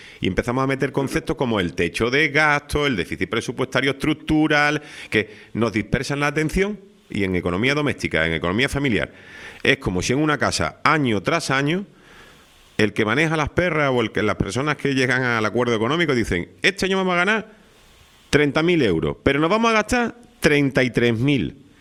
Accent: Spain; tenemos que devolver ese dinero antes o después, como españoles que somos.

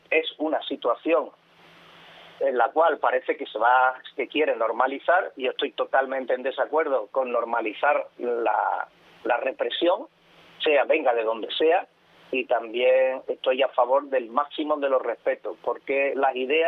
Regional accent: Spain; y usted y yo por ahora entiendo que somos españoles.

